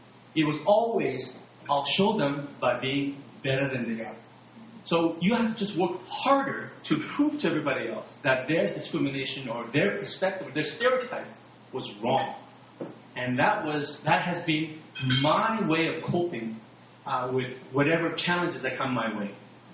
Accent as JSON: {"language": "English", "country": "Canada", "tie": "born or raised there", "said": "And after 10 years of growing up in Canada, in 80, I was accepted to UMC Medical School."}